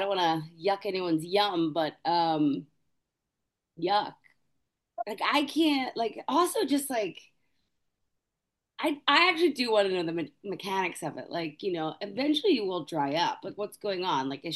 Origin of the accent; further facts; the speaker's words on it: Pennsylvania, United States; in Delco. Yeah, I know.